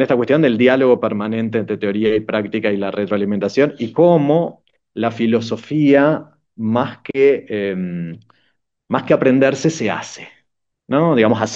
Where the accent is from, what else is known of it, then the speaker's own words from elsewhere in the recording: Uruguay; al menos como sociedad uruguaya no discutimos para qué educar.